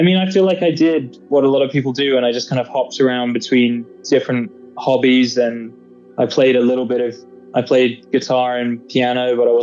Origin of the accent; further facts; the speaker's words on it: England, United Kingdom; obviously I am English. I'm like from there. I grew up there, but I always sort of didn't quite feel like I embraced that side of my identity in the same way.